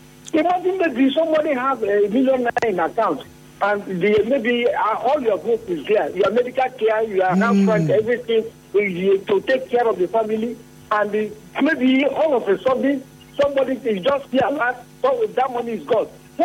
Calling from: Rivers, Nigeria; calling from Omega.

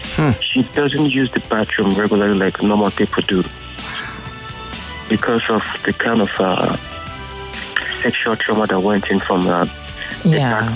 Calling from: Michigan, United States; I'm calling from Michigan.

